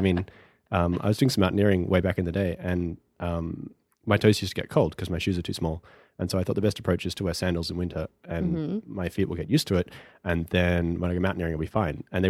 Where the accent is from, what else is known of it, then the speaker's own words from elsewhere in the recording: Australia; moved away as an adult; now in United States; 5 years ago, I kind of left everyone I knew and loved behind in Australia and came out here and knew no one.